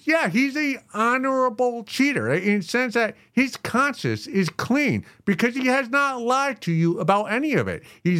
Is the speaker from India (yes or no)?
no; United States; I tell people I'm Irish, but I'm American. I've never been to Ireland.